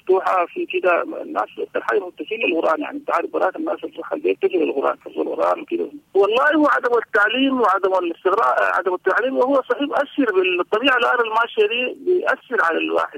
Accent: Sudan; اللي عندنا في السودان

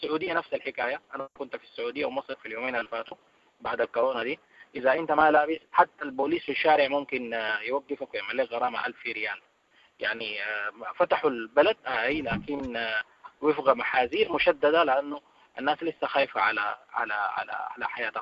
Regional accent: Sudan; نحن اصلا كسودانيين عندنا ثقافه القطيع الاجتماعي

